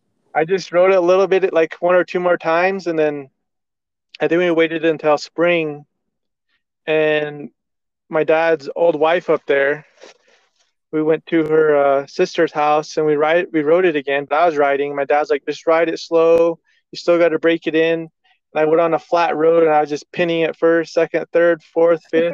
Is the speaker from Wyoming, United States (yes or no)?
yes; Wyoming, United States; I'm from Wyoming, and what got me into dirt bikes was probably my dad the most